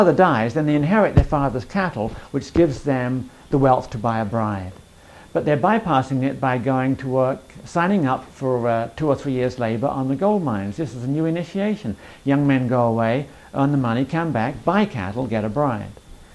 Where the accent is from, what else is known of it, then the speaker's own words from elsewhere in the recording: England, United Kingdom; Yes, I'm English.